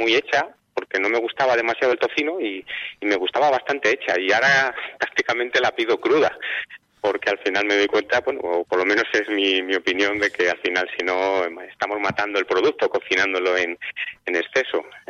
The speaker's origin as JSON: {"language": "Spanish", "town": "Madrid", "region": "Community of Madrid", "country": "Spain", "tie": "born there", "said": "yo de nacimiento soy de Madrid, pero bueno, la verdad es que mi vida por mi digamos por mi condición laboral de enólogo, pues que reparte mucho sobre la geografía española."}